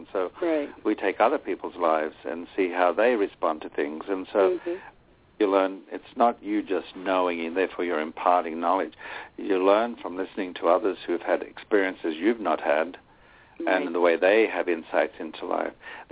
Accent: Australia; moved away; because I grew up in Australia, and I grew up with racial issues.

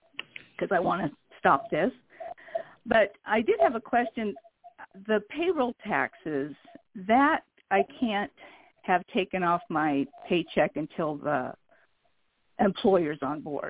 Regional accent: Washington, United States; I'm from Washington State.

